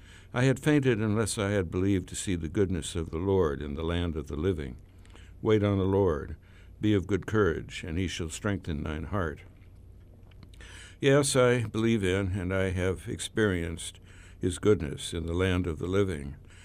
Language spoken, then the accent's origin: English; United States; As an American, I believe in generosity, in liberty, in the rights of man.